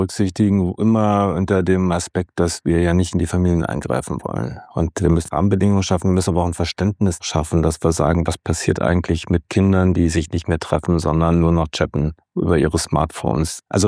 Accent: West Berlin, Berlin, Germany; Ich bin ja in West-Berlin aufgewachsen.

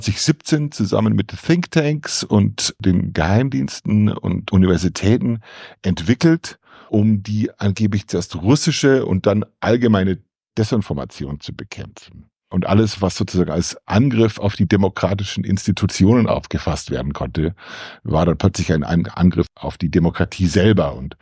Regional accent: United States; German is a second language; Wobei ich das als Amerikaner sage

